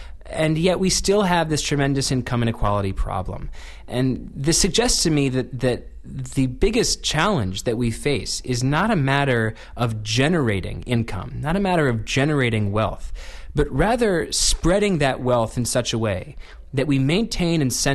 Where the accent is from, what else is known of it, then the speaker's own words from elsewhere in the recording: Washington, District of Columbia, United States; born there; I was born in Washington, D.C., in the D.C. area, and summers in Washington, D.C. are among the most miserable 3 months I could possibly wish on my worst enemy.